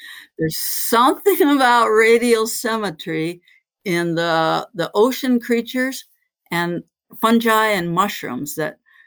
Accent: Michigan, United States; I grew up in Michigan, fishing the lakes in Michigan.

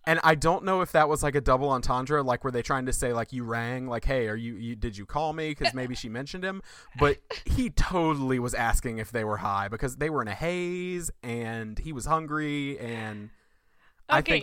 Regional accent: Florida, United States; born there; Maybe? I was born in Florida. I should know this.

